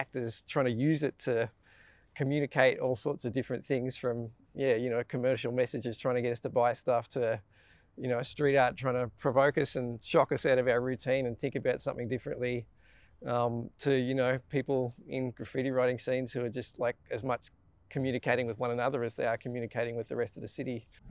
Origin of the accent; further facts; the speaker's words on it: Sydney, New South Wales, Australia; I teach urban geography at the University of Sydney and I'm Sydney, born and raised.